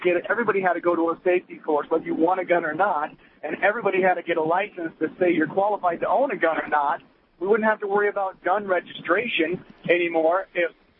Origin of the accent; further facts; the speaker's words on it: Iowa, United States; I'm a biker myself, and I grew up in Iowa